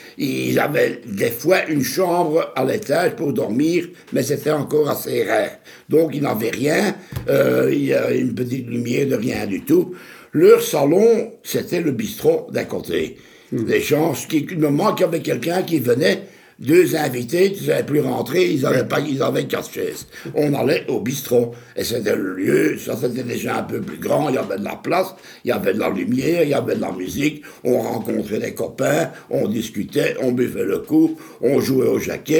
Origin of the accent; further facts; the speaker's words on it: Etterbeek, Brussels-Capital Region, Belgium; born there; also born or lived in Forest; Je suis né à Etterbeek. J'ai habité de longues années à Forêt.